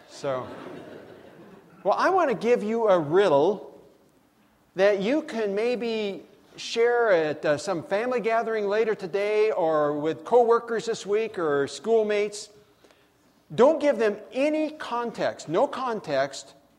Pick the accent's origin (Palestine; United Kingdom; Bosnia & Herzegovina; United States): United States; Redlands, California; we spent a few days down in my hometown of Redlands, California, Southern California.